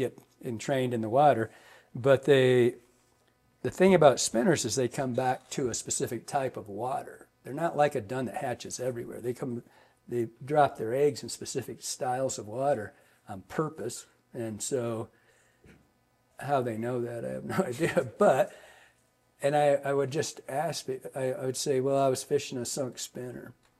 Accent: Michigan, United States; because growing up in Michigan, our hatches were pretty shitty.

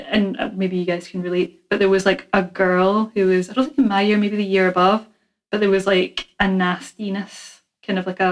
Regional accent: Scotland, United Kingdom; it's interesting for me and Emma because we're both Scottish, but enough of an age gap that there might have been a bit of difference.

